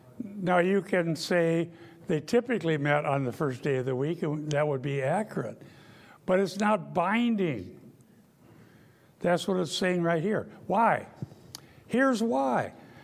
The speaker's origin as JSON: {"language": "English", "region": "Iowa", "country": "United States", "tie": "born or raised there", "said": "I grew up in Dutch Reformed Northwest Iowa, and they had holy days."}